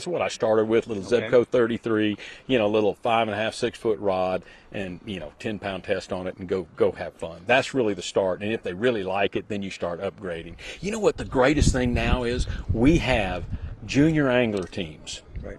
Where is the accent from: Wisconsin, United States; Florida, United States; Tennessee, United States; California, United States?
Florida, United States; And, you know, being born and raised in Florida, I don't get to see smallmouth much, so I love catching those dudes.